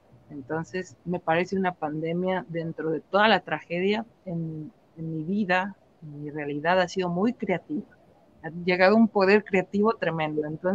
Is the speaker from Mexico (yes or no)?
yes; Mexico; como todos los que somos mexicanos, tenemos parientes en el norte, le decimos acá, ¿no? En Estados Unidos.